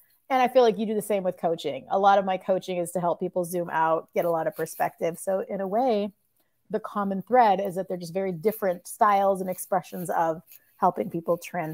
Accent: United States; born there; Like my parents immigrated from Egypt and I was born here in America.

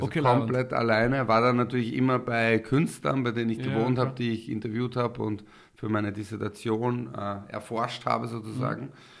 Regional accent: Linz, Upper Austria, Austria; Ich komme quasi aus Linz, aus dem Gemeindebau, alleinerziehende Mutter, eher, sage ich mal, Arbeiterniveau.

